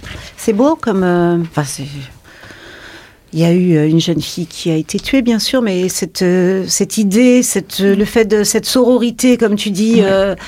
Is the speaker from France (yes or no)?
yes; France; Mais je veux dire, chez nous, en France, il y en a.